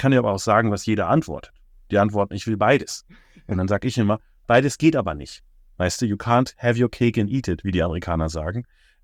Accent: Duisburg, North Rhine-Westphalia, Germany; born there; Also, ich bin in Duisburg im Ruhrgebiet geboren, habe mit 11 meinen ersten PC bekommen

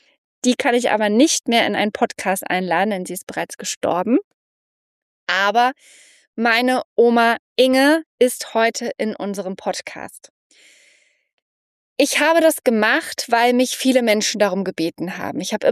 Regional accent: East Germany, Germany; born there; ich bin ja in der DDR geboren

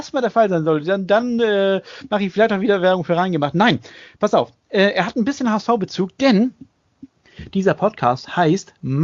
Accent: Hamburg, Germany; born there

